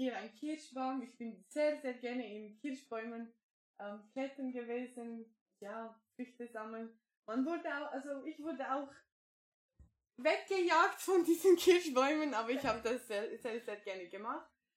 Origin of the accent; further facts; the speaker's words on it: Romania; now in Austria; Ich wohne jetzt momentan in Niederösterreich, Aargau. Und herkünftig komme ich aus Rumänien.